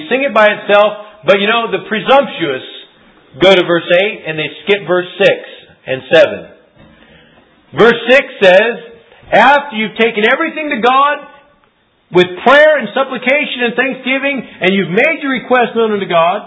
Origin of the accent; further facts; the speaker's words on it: Albuquerque, New Mexico, United States; when they found out I grew up in Albuquerque